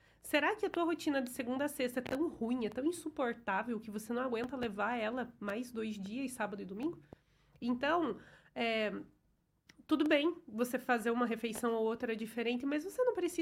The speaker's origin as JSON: {"language": "Portuguese", "town": "Ponta Grossa", "region": "Paraná", "country": "Brazil", "tie": "born or raised there", "lives_now": "Carambeí, Brazil", "said": "eu sou natural de Ponta Grossa."}